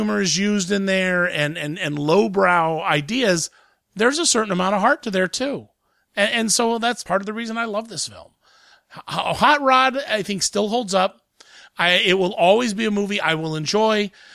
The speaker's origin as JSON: {"language": "English", "town": "Columbus", "region": "Ohio", "country": "United States", "said": "I mean, look, I'm from Columbus, Ohio."}